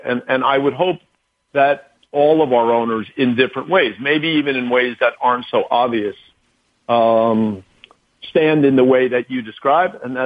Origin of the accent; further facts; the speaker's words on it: New Jersey, United States; I'm from New Jersey, and there's been peaceful protests in Newark, New Jersey, and Camden, New Jersey.